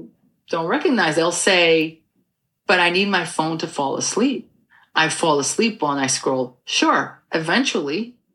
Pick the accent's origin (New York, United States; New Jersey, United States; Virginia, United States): New York, United States; I'm such a New Yorker. It's crazy.